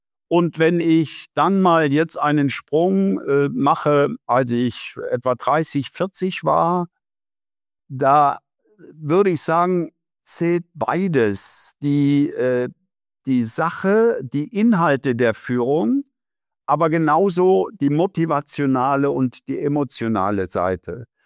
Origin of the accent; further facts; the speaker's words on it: Wittlich, Rhineland-Palatinate, Germany; bin zum Beispiel Vorsitzender des Kuratoriums in der Stiftung meiner Heimatstadt Wittlich. Also man kann sagen, sehr heimatverbunden, und die Antwort auf diese Frage, was empfindest du als deine Heimat, wäre ganz klar Eifel, Eifel-Mosel-Gebiet.